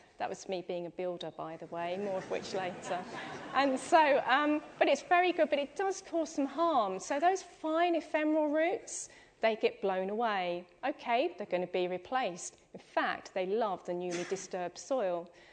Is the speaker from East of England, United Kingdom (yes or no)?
yes; East of England, United Kingdom; so I don't know if you can tell, but I'm from Essex.